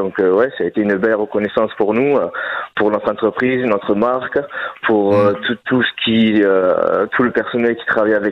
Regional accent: Perpignan, Occitanie, France; bien en plus qu'à nous on est de Perpignan, donc c'est vrai qu'on ne passe pas tous les jours devant le palais

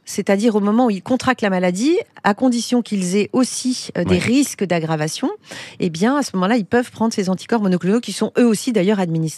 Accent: France; Alors, on est français

